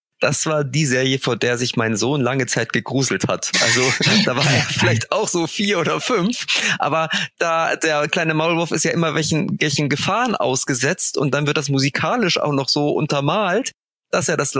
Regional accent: Braunschweig, Lower Saxony, Germany; ich komme ja aus Braunschweig, das war ja nah an der Grenze und wir waren einige der wenigen, die tatsächlich DDR1 und DDR2 empfangen konnten.

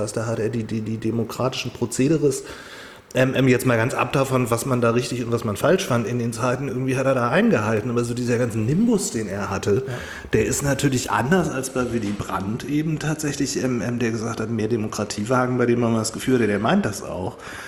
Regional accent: Langenhagen, Lower Saxony, Germany; Ich bin ja Langenhagener

